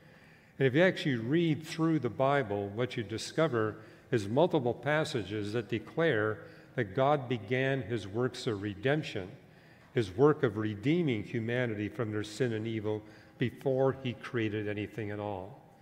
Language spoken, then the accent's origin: English; Canada; I was raised and educated in Canada.